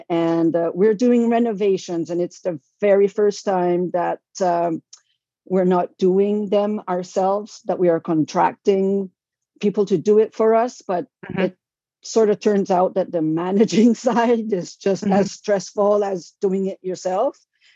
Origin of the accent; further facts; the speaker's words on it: New Brunswick, Canada; I'm from Canada, New Brunswick, the Acadian Peninsula, which is a Francophone region.